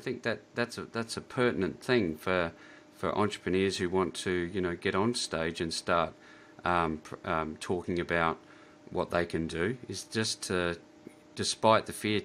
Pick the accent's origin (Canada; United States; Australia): Australia; As an Australian, I simply did was switched out the American dream for the Australian dream.